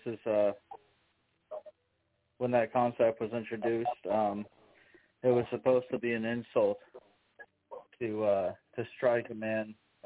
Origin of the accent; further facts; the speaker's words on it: Chicago, Illinois, United States; I'm from Chicago, and I work security in the school system.